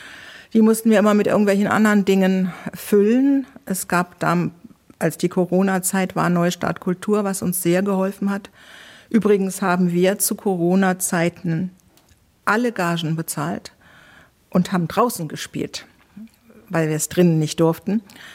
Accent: Hamburg, Germany; Also ich bin Hamburgerin, ich bin groß geworden mit Theater.

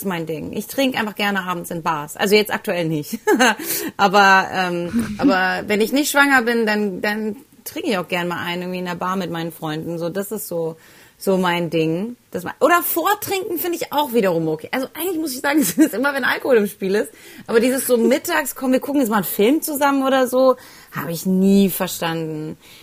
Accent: Heidelberg, Baden-Württemberg, Germany; ich komme ja aus Heidelberg oder habe hier viele Jahre schon gelebt. Meine Familie und die meisten Freunde von mir wohnen hier.

